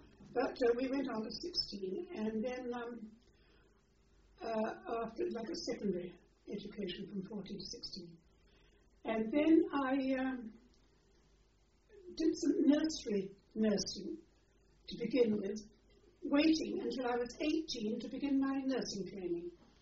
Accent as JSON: {"language": "English", "region": "East of England", "country": "United Kingdom", "tie": "born or raised there", "said": "I was born in Suffolk, Bonington"}